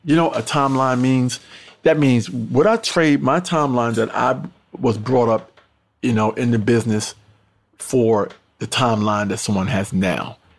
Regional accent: New York, United States; I'm a New Yorker.

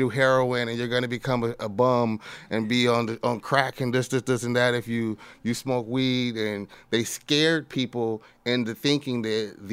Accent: Austin, Texas, United States; I'm from Austin.

